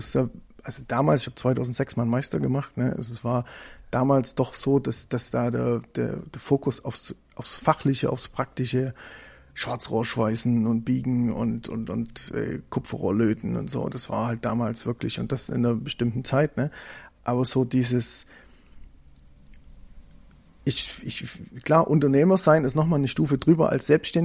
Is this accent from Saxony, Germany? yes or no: yes; Saxony, Germany; born there; und ich bin ja geboren in Sachsen